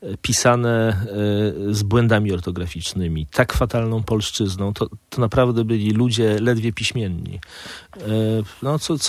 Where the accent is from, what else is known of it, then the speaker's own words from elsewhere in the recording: Kwidzyn, Pomeranian Voivodeship, Poland; A to powiem, że ja akurat pochodzę z Kwidzyna